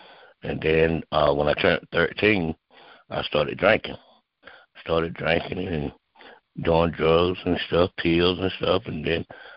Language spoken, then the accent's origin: English; Irwin, North Carolina, United States; I'm from Irwin, North Carolina.